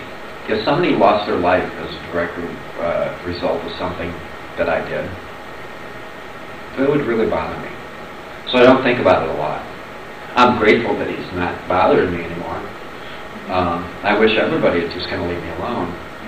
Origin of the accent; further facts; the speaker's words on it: Illinois, United States; He was on the police force in the town we grew up in outside of Chicago, and was a good friend of my father's.